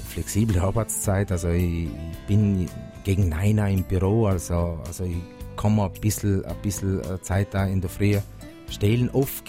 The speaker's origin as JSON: {"language": "German", "region": "South Tyrol", "country": "Italy", "said": "so wie es viele Dörfer bei uns in Südtirol sind."}